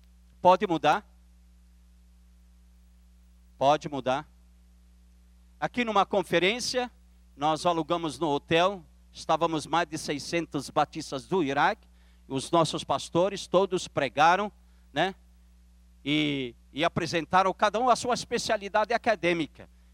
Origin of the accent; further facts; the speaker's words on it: Brazil; eu sou do Brasil.